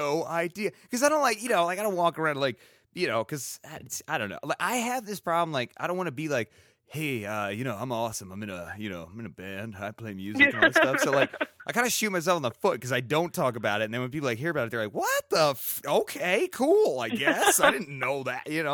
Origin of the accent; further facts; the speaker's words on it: California, United States; because I'm from California, my family's like literally all of my, like a good portion of my family is right there in Los Angeles or like Pasadena.